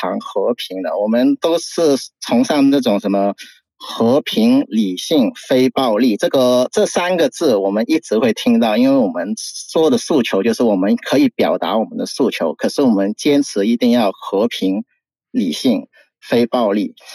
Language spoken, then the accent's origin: Chinese; Hong Kong; 就我是香港人，